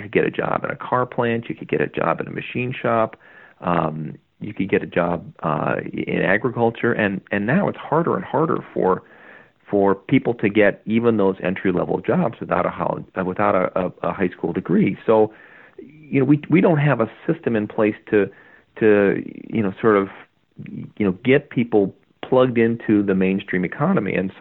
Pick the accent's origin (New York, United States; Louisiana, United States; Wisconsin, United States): Wisconsin, United States; Milwaukee; Memphis as a city actually shares a lot in common with my hometown in Milwaukee